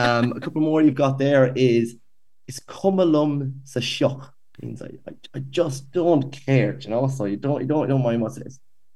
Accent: Ireland; the Irish language is intertwined with us as Irish people. It's our past, it's our present, it's our future, it's our culture, our identity.

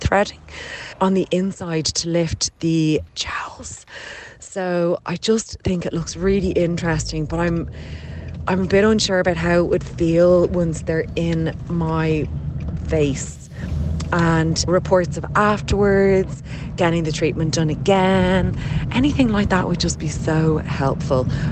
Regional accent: Dublin, County Dublin, Ireland; I am from Dublin 4.

